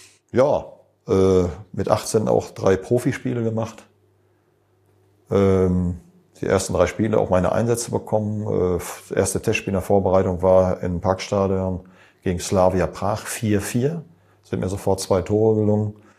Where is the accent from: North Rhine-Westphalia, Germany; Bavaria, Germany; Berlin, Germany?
North Rhine-Westphalia, Germany; Westerkappeln; also born or lived in Gelsenkirchen / Lückendorf; Ich kam ja, auch wenn ich gebürtiger Gelsenkirchener war und in Lückendorf lange Zeit verbrachte, bis zum 9. bis 7. Jahr war, und dann aber im behüteten Westerkappeln, war schon eine andere Welt.